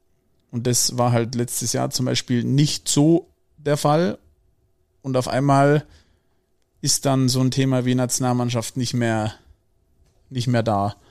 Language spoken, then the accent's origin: German; Sachsenkam, Bavaria, Germany; in meinem kleinen Dorf, wo ich herkomme. In Sachsenkamm heißt es.